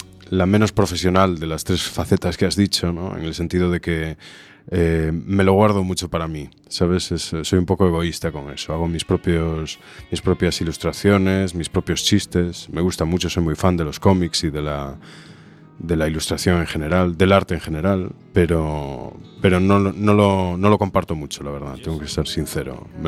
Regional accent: Narón, Galicia, Spain; No, soy de Narón.

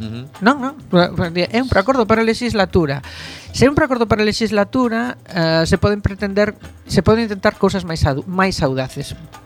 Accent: A Coruña, Galicia, Spain; Porque que xeitosiños somos as coruñesas e os coruñeses

